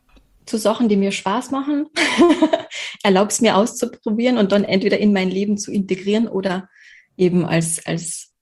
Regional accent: Carinthia, Austria; born there; Bin geboren in Kärnten und ich wohne auch in Kärnten. Hinter mir, irgendwo da hinter mir ist der Wörthersee.

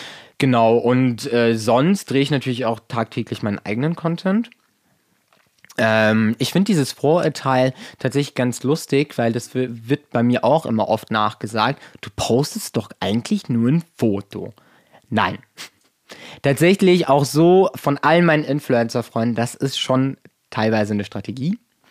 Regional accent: Luxembourg; in Luxemburg, wo ich herkomme, war alles ein bisschen konservativer.

